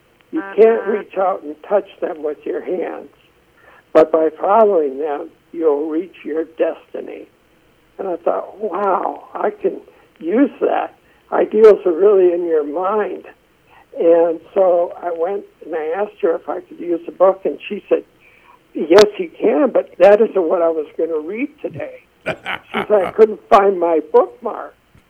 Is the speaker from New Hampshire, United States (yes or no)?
no; Wisconsin, United States; also born or lived in Ohio; Previously, we were born and raised in Wisconsin, and then through job changes, I ended up in Ohio